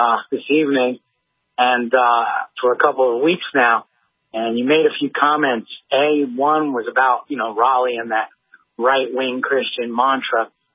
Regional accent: Haifa, Haifa District, Israel; born there; English is a second language; So I'm a Philistine. I was born in Haifa. English is a second language. I speak Spanish fluently. I speak Arabic and Hebrew.

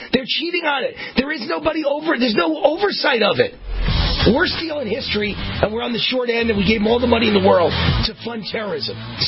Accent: New York, United States; now in Las Vegas, United States; Okay, yes, I live in Vegas now, but I was born and raised in New York

